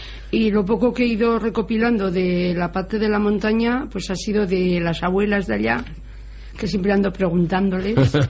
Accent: Navascués, Navarre, Spain; also born or lived in Zaragoza; Yo soy de Navascués. Y a los 18 años nos tuvimos que venir a Tudela, que entonces era como si te irías de punta a punta de España, por motivos de trabajo de mi padre. Y luego yo estuve en Zaragoza hasta los 20 años, de 18 a 20 estuve en Zaragoza

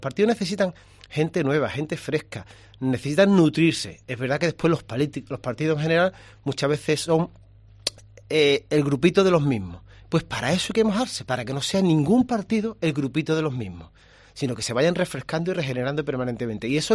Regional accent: Andalusia, Spain; hacernos reflexionar a los andaluces, vamos a cambiar.

